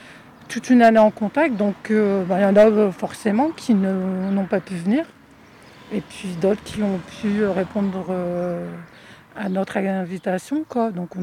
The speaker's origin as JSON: {"language": "French", "region": "Hauts-de-France", "country": "France", "said": "Moi, j'ai la chance de rester, mes parents, dans le quartier, et je suis du Nord-Pas-de-Calais"}